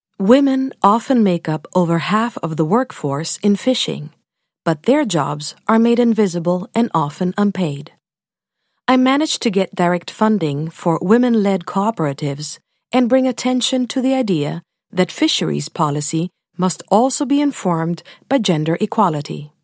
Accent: Sweden; to represent my home country of Sweden.

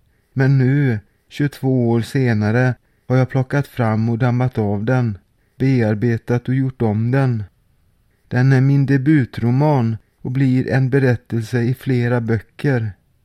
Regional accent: Alingsås, Västra Götaland County, Sweden; also born or lived in Borås / Skövde / Vänersborg; jag föddes på BB i Borås den 25 april 1966. Sedan växte jag upp i idylliska vackra trästan Alingsås i västra Sverige. I mitt vuxna liv har jag också bott flera år i Skövde, Borås och Vänersborg.

